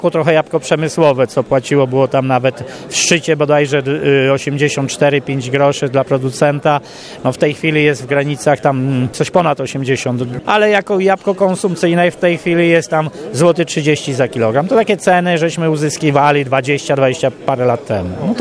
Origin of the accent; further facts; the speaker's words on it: Świątniki, Świętokrzyskie Voivodeship, Poland; pochodzę z miejscowości Świątniki, w gminie Obrazów.